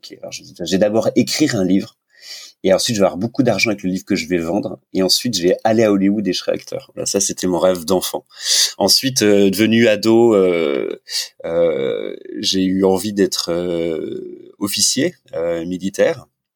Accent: Nancy, Grand Est, France; also born or lived in Paris region; Je suis lorrain. Je suis de la région de Nancy. Okay. Et je suis né en région parisienne.

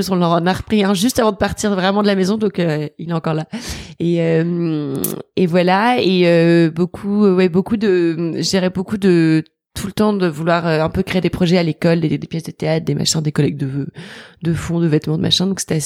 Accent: Toulouse, Occitanie, France; also born or lived in Maisons-Laffitte; J'ai grandi à Toulouse. Toujours grandi à Toulouse, et ma famille vient de Lille à l'origine. Donc tous mes cousins, mes grands-parents, enfin tout le monde est à Lille. Mais on a bougé pour le boulot de mon père quand moi j'avais 1 an, je pense. Et donc j'ai toujours vécu à Toulouse

